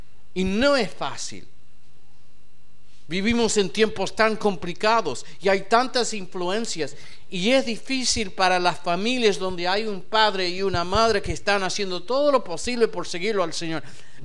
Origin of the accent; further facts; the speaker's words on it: United States; Yo soy de Estados Unidos, pero mira, yo no desciendo de ninguna persona importante. Una mezcla de andas a saber qué cosa.